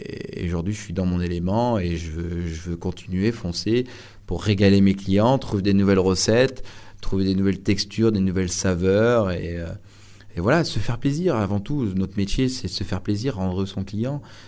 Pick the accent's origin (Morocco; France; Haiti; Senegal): France; Auvergne-Rhône-Alpes; j'ai 30 ans, mais je suis savoyard.